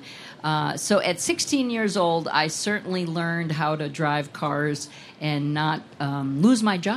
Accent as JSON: {"language": "English", "region": "Minnesota", "country": "United States", "tie": "born or raised there", "lives_now": "Virginia, United States", "said": "one of my most interesting jobs when I grew up in Minnesota, I'm now a native of, well, I live in Virginia, was the Minneapolis Auto Auction."}